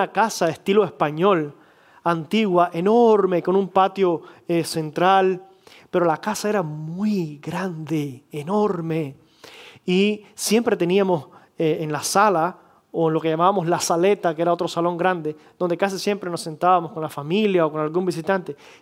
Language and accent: Spanish; Cuba; en Cuba, de donde yo vengo, es muy común que hayan cortes de electricidad